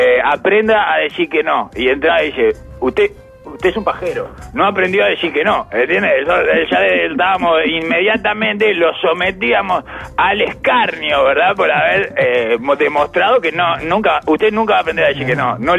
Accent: Uruguay; Es raro que le enseñe uruguayo haya salido ese chiste. Porque no somos Argentina, no tenemos esa.

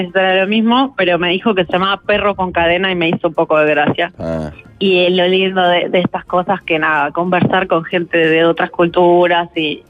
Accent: Uruguay; Aparte soy la uruguaya, nadie es como, obviamente en todos los grupos soy la uruguaya.

